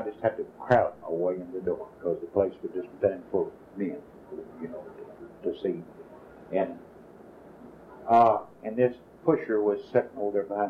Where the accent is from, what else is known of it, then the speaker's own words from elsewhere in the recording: Oklahoma, United States; And of course, as a kid, I grew up in Oklahoma.